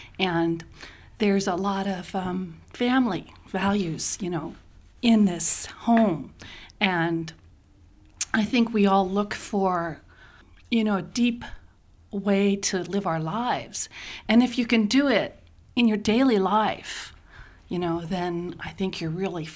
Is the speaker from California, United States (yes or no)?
yes; San Francisco, California, United States; also born or lived in Australia; And I grew up in San Francisco and ended up working in environmentalism and as a teacher and traveling to Australia and living there and searching.